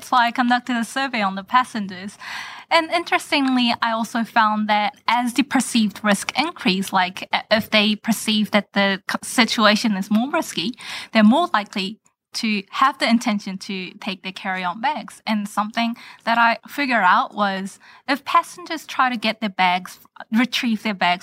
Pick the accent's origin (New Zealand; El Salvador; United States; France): New Zealand; So I'm from Korea, but I was born and raised in New Zealand.